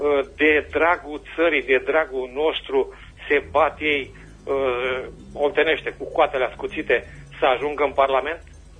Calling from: Reșița, Caraș-Severin, Romania; din Reșița.

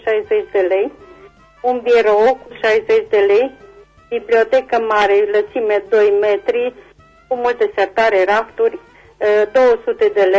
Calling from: Reșița, Caraș-Severin, Romania; din Reșița.

